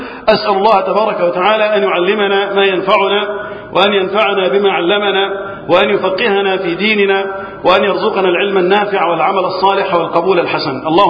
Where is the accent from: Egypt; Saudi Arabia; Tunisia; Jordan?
Egypt; اللهم احفظ بلدنا مصر وسائر بلاد المسلمين من الفتن